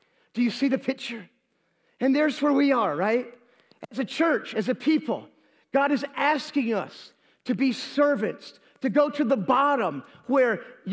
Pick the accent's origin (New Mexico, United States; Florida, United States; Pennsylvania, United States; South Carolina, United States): Florida, United States; Jacksonville; I grew up in Jacksonville, Florida, two Navy bases, Mayport and NAS Jax.